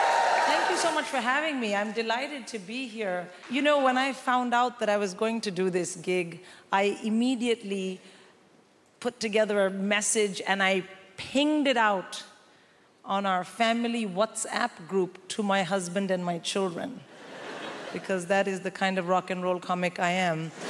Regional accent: India; I'm born and raised in India.

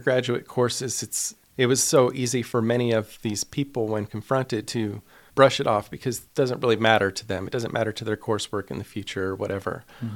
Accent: Hot Springs, Arkansas, United States; I could tell you it was here in Hot Springs

